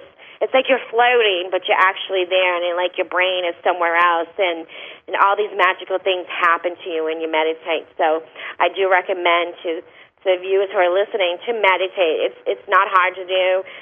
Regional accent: Boston, Massachusetts, United States; I'm originally from Boston, but I'm all congested with my allergies.

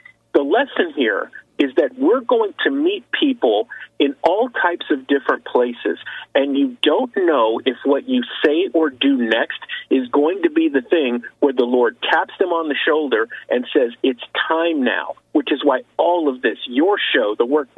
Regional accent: San Francisco, California, United States; moved away; I grew up in San Francisco, okay, before I moved to Central Florida and everything, and I've lived all over the country.

